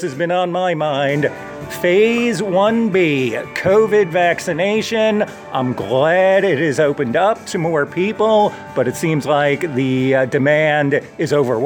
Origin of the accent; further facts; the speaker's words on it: North Charleston, South Carolina, United States; Hanging out in my hometown, North Charleston, where freedom and savings live, at another cool part of town.